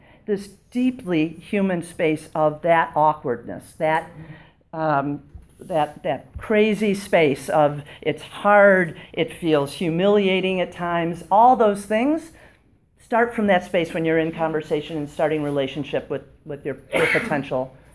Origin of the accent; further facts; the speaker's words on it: Detroit, Michigan, United States; born there; I was born in Detroit